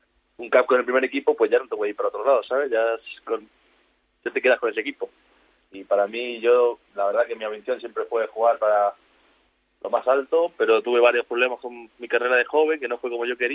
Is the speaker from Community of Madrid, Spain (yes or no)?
no; Benalmádena, Andalusia, Spain; also born or lived in London, England; Nací en Londres y me mudé ahí a un pueblo que se llama Almádena, en Málaga